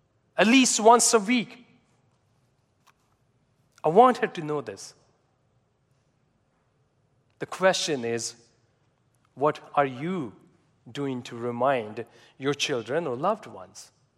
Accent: Canada; Or being Canadian, we're trying to be too nice.

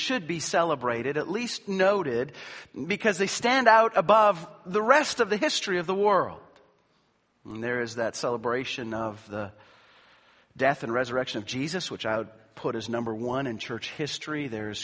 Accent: Canada; And I celebrate being Canadian, and I celebrate being a part of Canada Day.

